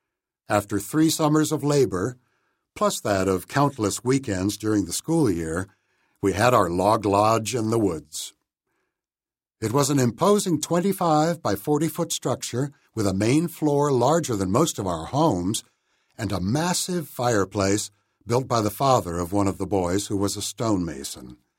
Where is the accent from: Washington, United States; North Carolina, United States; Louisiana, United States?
Washington, United States; Bremerton; In my hometown of Bremerton, Washington, showing up to lend your neighbors a hand was just something decent people did.